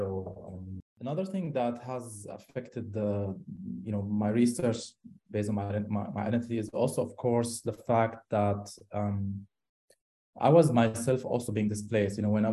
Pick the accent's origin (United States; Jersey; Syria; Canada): Syria; accent: Syrian; English is a second language; people are always confused because I speak Syrian dialect, because I was born and raised in Syria.